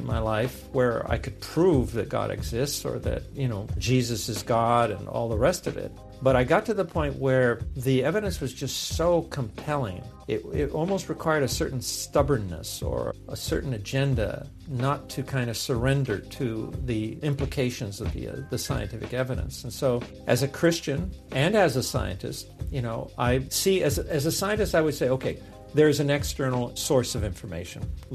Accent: Los Angeles, California, United States; born there; I was born in Los Angeles, East Los Angeles.

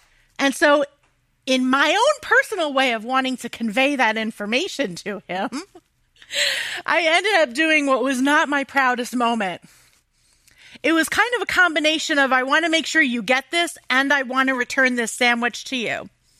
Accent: Philadelphia, Pennsylvania, United States; So like I come from the Philly area and cheese steaks are really, really big.

